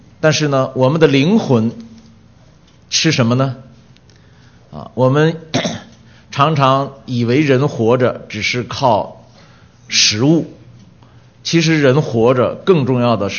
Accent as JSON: {"language": "Chinese", "country": "China", "said": "我们中国人说是这个女娲造的。"}